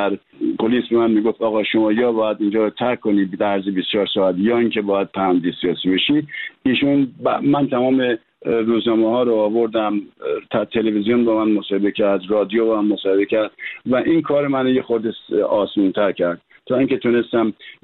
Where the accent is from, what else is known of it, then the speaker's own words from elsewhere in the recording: Tehran, Tehran Province, Iran; من تو امجدیه بزرگ شدم و اونجا باید ورزشکار میشدم